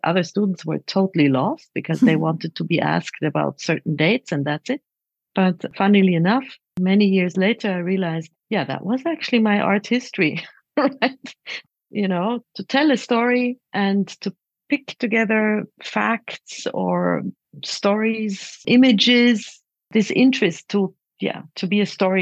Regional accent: Switzerland; first language Hungarian; English is a second language; I myself grew up speaking Hungarian at home, growing up in Switzerland, as being a family from refugees, having family in Austria, in Hungary, in at that time Czech Republic, in the US.

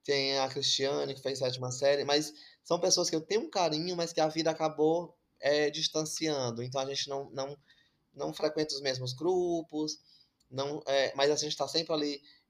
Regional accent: Fortaleza, Ceará, Brazil; Eu sou da periferia de Fortaleza, de um bairro bem afastado chamado Vila Manuel Sátiro.

